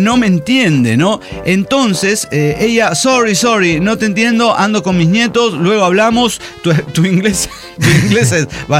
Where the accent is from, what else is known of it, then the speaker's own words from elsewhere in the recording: Mexico; born there; Me cuesta desde que nací en México.